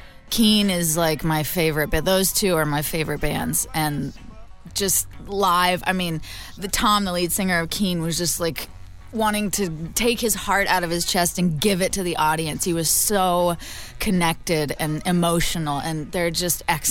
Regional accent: California, United States; And I think it's because growing up in California, you're in earthquake territory, right?

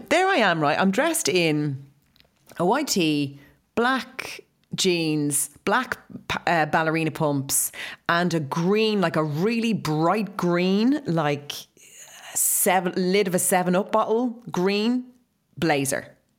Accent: Ireland; I'm from Ireland.

